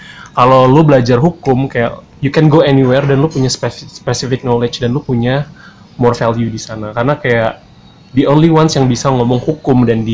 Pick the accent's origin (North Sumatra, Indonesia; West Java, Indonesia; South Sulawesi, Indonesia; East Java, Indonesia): West Java, Indonesia; Depok; born or raised there; also born or lived in Jakarta / Bengkulu